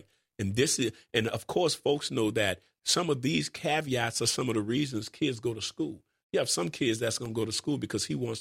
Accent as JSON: {"language": "English", "town": "New Orleans", "region": "Louisiana", "country": "United States", "tie": "born or raised there", "said": "Growing up in New Orleans, you had your middle school, your junior high schools"}